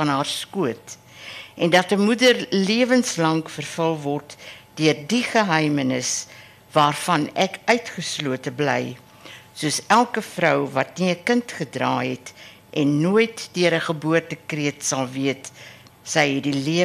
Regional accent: Harrismith, Free State, South Africa; ek is nie hier gebore nie. En ek is in die Vrystaat gebore en ek het 'n sekere loyaliteit aan waar ek groot geword het. In Harrismith, in die Oos-Vrystaat.

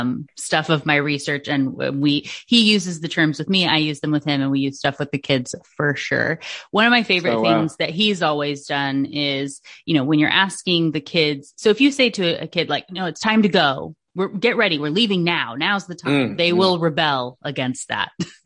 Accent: Washington, United States; also born or lived in Alaska; In Washington State. So I'm originally from Alaska.

